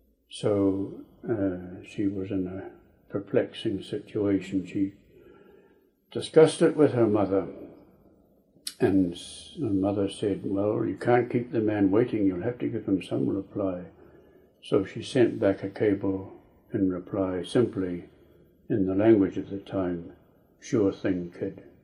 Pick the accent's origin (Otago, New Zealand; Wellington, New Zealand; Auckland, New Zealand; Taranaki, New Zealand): Otago, New Zealand; Dunedin; born there; I was born in Dunedin. My parents both come from Orkney. They were married in Dunedin